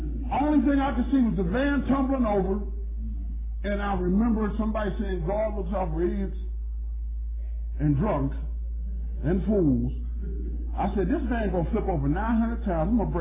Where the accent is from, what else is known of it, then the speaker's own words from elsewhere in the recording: Pittsburgh, Pennsylvania, United States; I come from Center Avenue in the Hill District in Pittsburgh. You know, I'm used to seeing guys with big fat hands and pus coming out of it.